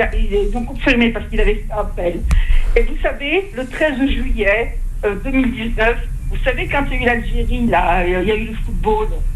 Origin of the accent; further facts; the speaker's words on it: Saint-Étienne, Auvergne-Rhône-Alpes, France; now in Paris, France; C'est à Saint-Étienne, je suis stéphanoise, je tiens à Saint-Étienne, à ma campagne.